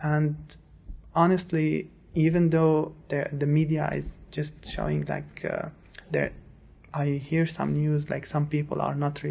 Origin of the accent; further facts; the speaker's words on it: Syria; now in Dearborn, United States; Originally, I'm from Syria. I arrived in September of 2016, so it's been like about 2 years. Yep, and basically, I was located when I arrived. I stayed in Dearborn. I still live in Dearborn since I arrived.